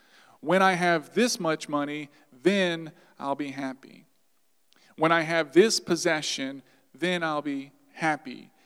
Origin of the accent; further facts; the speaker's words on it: Louisiana, United States; We're from South Louisiana. Aren't we like the most obese place in the world?